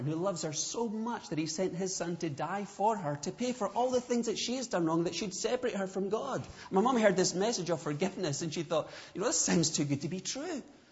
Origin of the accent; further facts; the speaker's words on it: Scotland, United Kingdom; I realized, growing up in Scotland, particularly then